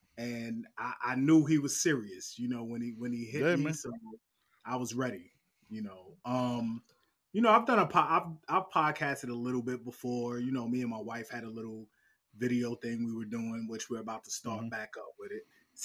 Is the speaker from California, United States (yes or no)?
no; New York, United States; And I'm from New York. A lot of people don't know. A lot of people in New York are Miami fans, man.